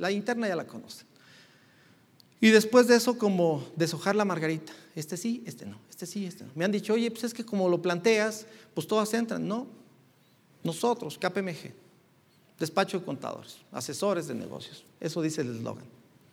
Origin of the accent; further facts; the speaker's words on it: Jalisco, Mexico; fíjense cómo somos los de Jalisco, decimos en camisa de 11 varas